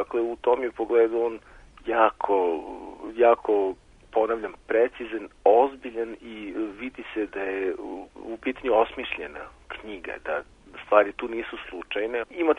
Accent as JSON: {"language": "Serbian", "town": "Kikinda", "region": "Vojvodina", "country": "Serbia", "tie": "born or raised there", "said": "Ja sam rođen i odrastao sam u Kikindi"}